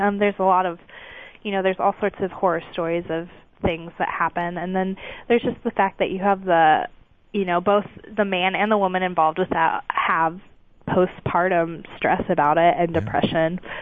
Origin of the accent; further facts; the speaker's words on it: Midwest, United States; Bible Belt is south, but like I grew up in the Midwest, which is very similar to the Bible Belt of that.